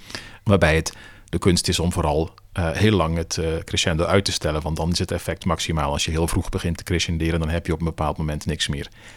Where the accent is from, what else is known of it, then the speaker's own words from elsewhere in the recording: Eeklo, East Flanders, Belgium; Eeklo is het stadje waar ik vandaan kom.